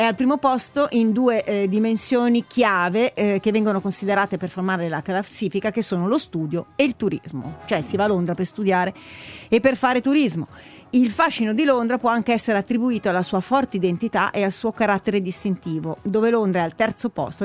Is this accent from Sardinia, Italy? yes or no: no; Milan, Lombardy, Italy; io nata e vissuta a Milano, quindi per me sono una milanese imbruttitissima, non imbruttita.